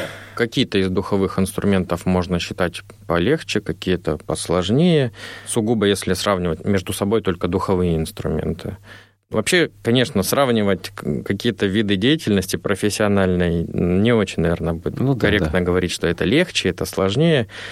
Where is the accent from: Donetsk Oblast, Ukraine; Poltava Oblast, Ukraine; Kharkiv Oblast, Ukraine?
Poltava Oblast, Ukraine; Kremenchuk; born there; Родился я, оговорюсь, на Украине, в Полтавской области, в городе Кременчуг.